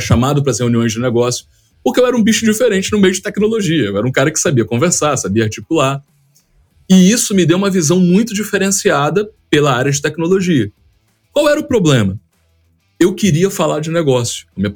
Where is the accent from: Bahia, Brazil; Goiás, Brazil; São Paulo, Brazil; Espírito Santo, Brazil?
Espírito Santo, Brazil; Vitória; Eu sou nascido e criado no Bonfim. O Bonfim é um bairro periférico aqui de Vitória, no Espírito Santo.